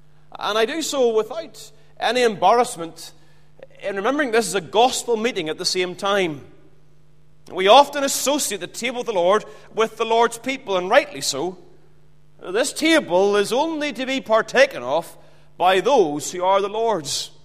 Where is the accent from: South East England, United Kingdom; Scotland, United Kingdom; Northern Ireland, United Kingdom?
Northern Ireland, United Kingdom; Ballymena; Remember, as a young boy, I grew up in the Baptist church in Ballymena.